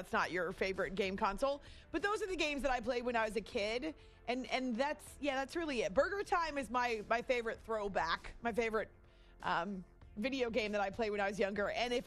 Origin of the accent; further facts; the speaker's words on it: New Hampshire, United States; when I was a kid and we and I was growing up in New Hampshire, we would go to empty stadiums.